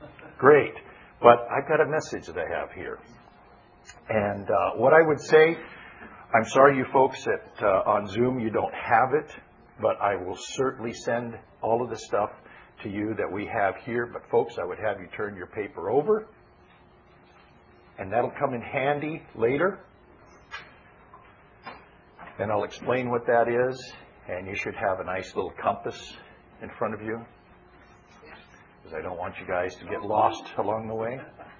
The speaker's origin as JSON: {"language": "English", "town": "Phoenix", "region": "Arizona", "country": "United States", "said": "You know, Phil and I, we're out from Phoenix, where it's very hot today."}